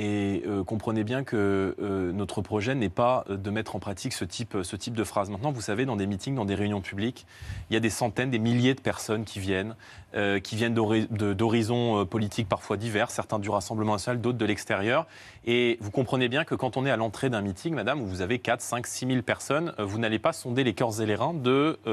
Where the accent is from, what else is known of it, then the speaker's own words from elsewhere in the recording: Île-de-France, France; avec qui moi j'ai grandi en Seine-Saint-Denis